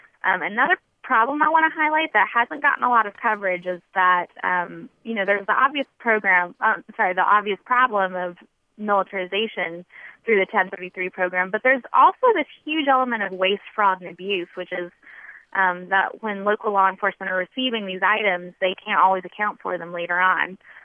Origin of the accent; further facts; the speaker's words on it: North Carolina, United States; A law enforcement official in my home state of North Carolina